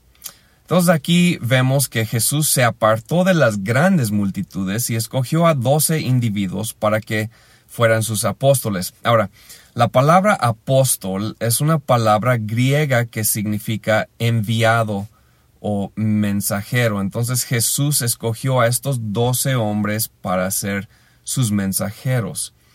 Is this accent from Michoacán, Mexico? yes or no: yes; Pátzcuaro, Michoacán, Mexico; de Pátzcuaro.